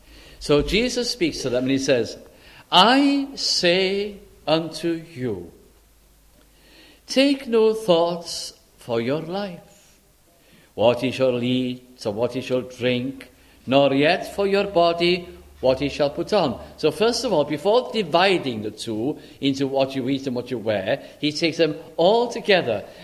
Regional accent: Caernarfon, Wales, United Kingdom; moved away; I think I was brought up in Carnarvon, North Wales.

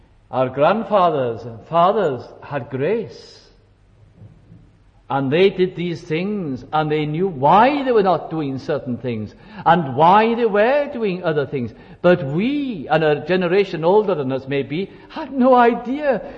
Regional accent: Wales, United Kingdom; also born or lived in Lancashire; I'm going back now, the situation in England will be the same, but I'm Welsh, so I'm going back to my situation in Wales.

